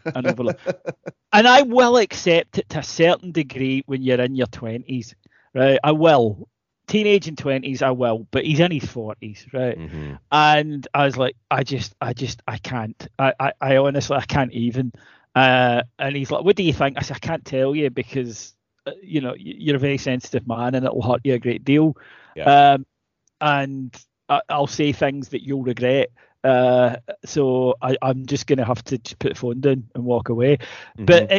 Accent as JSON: {"language": "English", "country": "United Kingdom", "said": "I'm very British, right? I mean, I am very British, and I accept this as I've got older."}